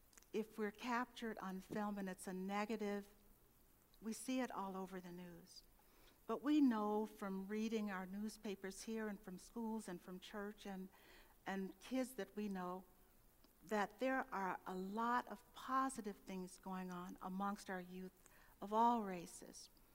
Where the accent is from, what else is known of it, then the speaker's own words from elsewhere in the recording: St. Louis, Missouri, United States; born there; which is where my sister and I were born, but didn't our growing up took place someplace else.